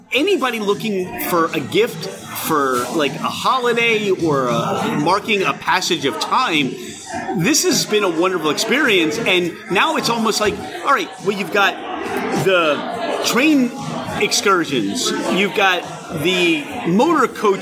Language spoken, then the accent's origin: English; Pennsylvania, United States; Oh, we're from Delco. So Delco is the epicenter of the corner bar.